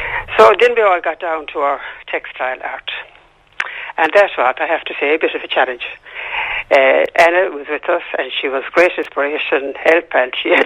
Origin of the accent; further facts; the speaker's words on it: Castlebar, Connacht, Ireland; I'm from Castlebar.